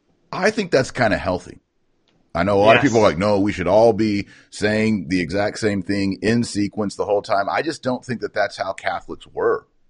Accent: Texas, United States; accent: Texas; or dialects or accents, like my Texas accent, that it's annoying

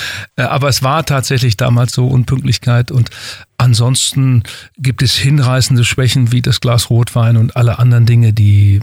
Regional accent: Twistringen, Lower Saxony, Germany; auf dem Friedhof in Twistring, meinem Heimatort

